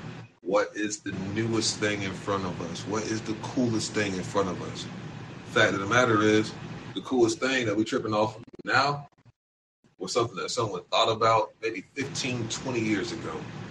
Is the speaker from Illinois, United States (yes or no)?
no; Jacksonville, Florida, United States; I'm gonna say it on a recorded line. I'm from Duval. I was definitely drinking them four loco.